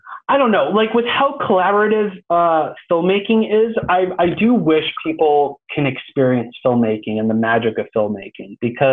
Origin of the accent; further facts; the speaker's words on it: California, United States; now in Los Angeles, United States; And I came from the Bay Area. I mean, like, and the Bay Area was like, had like a filmmaking, like a community there, but nothing compared to LA.